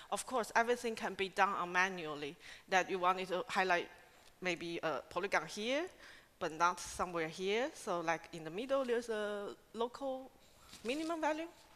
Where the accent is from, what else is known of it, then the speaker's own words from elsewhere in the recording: Taiwan; now in Hamburg, Germany; I come from Taiwan, and currently I'm working in Harvard City University of Hamburg as a scientific associate